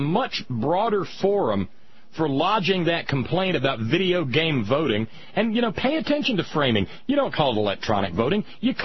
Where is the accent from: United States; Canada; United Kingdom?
Canada; Toronto, Ontario; Oh, no, yeah, I'm from Toronto.